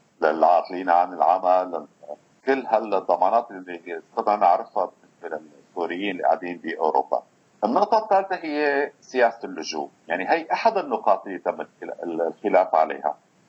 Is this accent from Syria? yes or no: yes; Syria; كوننا سوريين وبهمنا كثير موضوع اللاجئين